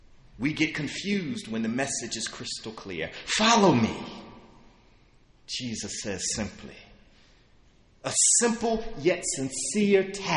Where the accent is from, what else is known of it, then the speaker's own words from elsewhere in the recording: Atlanta, Georgia, United States; Growing up in Atlanta, my family would always throw huge fish fries throughout the summer.